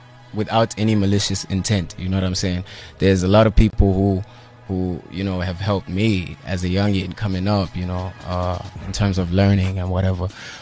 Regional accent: Butterworth, Eastern Cape, South Africa; But I hail from Eastern Cape, Butterworth.

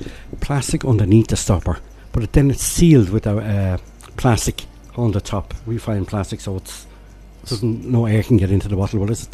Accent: Ireland; And I'm Irish, and I'm pronouncing wines like that.

